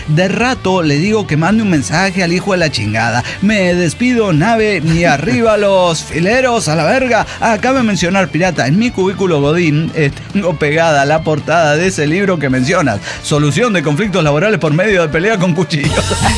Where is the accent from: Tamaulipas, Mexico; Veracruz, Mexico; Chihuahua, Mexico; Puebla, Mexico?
Chihuahua, Mexico; Ciudad Juárez; venimos de Juárez, somos todos roomies